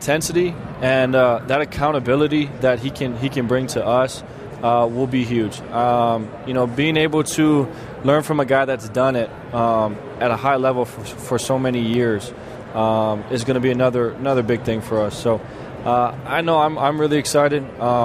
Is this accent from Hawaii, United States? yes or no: yes; Hawaii, United States; growing up in Hawaii, the values that my family raised my brother and I in, we never take any of this for granted.